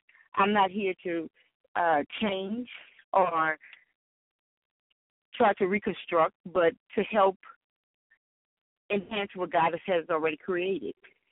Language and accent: English; New Orleans, Louisiana, United States; now in Frisco, United States; I am currently living in Frisco, Texas. I'm originally from New Orleans. I moved here due to Hurricane Katrina.